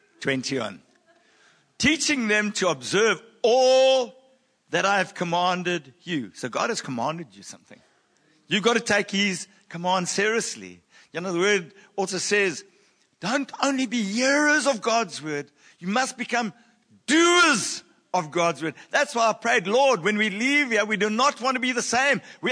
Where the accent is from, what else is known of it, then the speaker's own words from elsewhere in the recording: South Africa; We are South African.